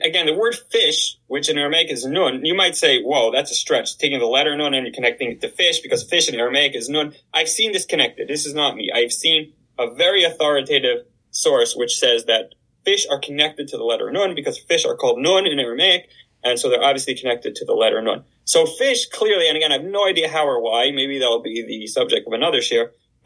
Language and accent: English; Canada; I'm ashamed to say I'm Canadian after Trudeau pulled back on the weapons.